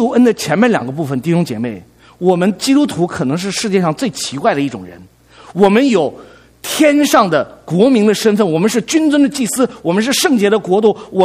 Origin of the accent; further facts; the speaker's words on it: China; now in United States; 我们中国人对不对，来到美国以后，我们入了美国籍了，我们就是美国人了，对不对？你拿着美国护照